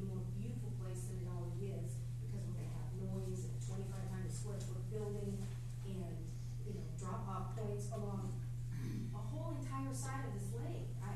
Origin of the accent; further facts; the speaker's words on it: Ireland; now in Spokane, United States; I'm speechless, which, as an Irish girl, doesn't happen to me very often. But I've lived in Spokane.